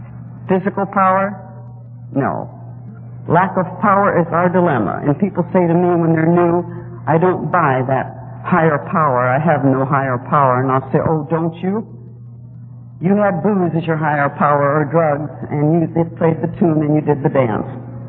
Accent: Reno, Nevada, United States; I am a native Nevadan. I was born and raised in Reno. And this is the first time I've been privileged to speak in my home state.

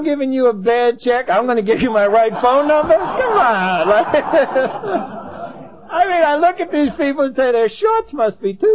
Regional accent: San Diego, California, United States; So if I slip into that, if I forget I'm from San Diego and I flip into

